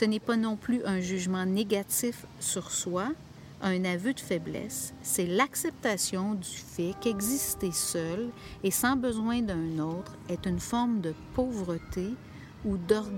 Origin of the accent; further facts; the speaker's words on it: Beauharnois, Quebec, Canada; j'ai grandi à Beauharnois et j'ai fait mon école secondaire dans une polyvalente, à la polyvalente de Beauharnois.